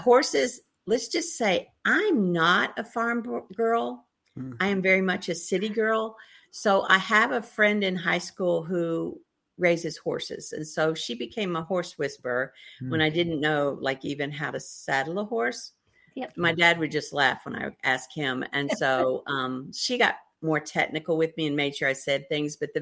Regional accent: Muskogee, Oklahoma, United States; I basically kind of grew up that area too, because I am actually an … I was born in Muskogee, Oklahoma, and my grandparents lived there my whole life.

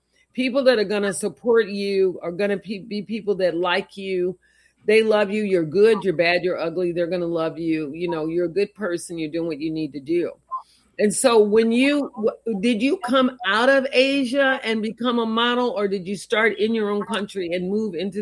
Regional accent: the South, United States; Myself as a woman of color, a Black woman growing up in the South with very negative images.

